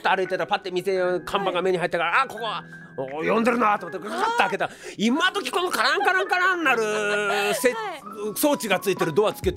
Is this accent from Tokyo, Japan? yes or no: yes; Hachioji, Tokyo, Japan; いや、生まれも育ちもね、シティーボーイ東京ですよ。